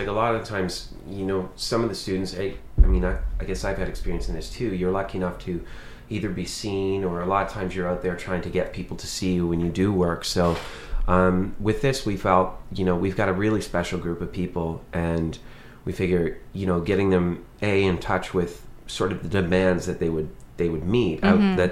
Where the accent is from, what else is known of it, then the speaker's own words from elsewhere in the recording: Halifax, Nova Scotia, Canada; I'm from Halifax.